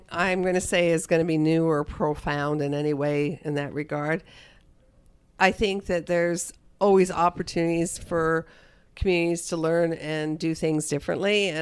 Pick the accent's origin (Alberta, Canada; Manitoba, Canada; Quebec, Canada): Alberta, Canada; Edmonton; So I was born and raised in Edmonton, so... And my dad grew up in Edmonton, so I feel like I have, like, our family has a long history of being part of this community.